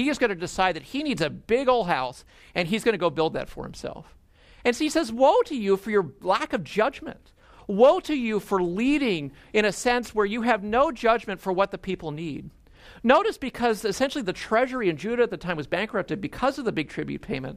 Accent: California, United States; I mean, I came from Southern California. I mean, if you say woe, it's more, whoa, dude, surf's up.

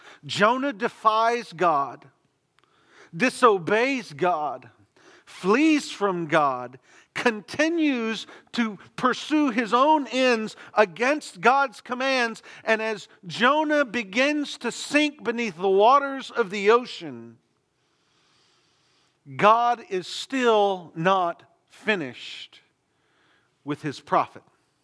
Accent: Texas, United States; They called me because they know I'm from East Texas.

